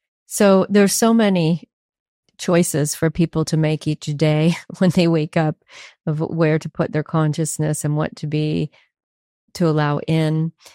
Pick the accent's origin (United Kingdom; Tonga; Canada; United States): United Kingdom; born there; I am a Brit by birth. I'm half British